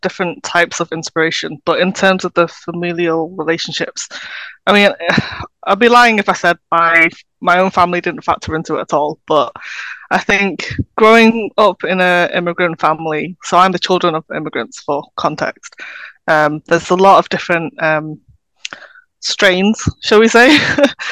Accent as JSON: {"language": "English", "country": "United Kingdom", "said": "I'm a British Chinese writer based obviously in the UK."}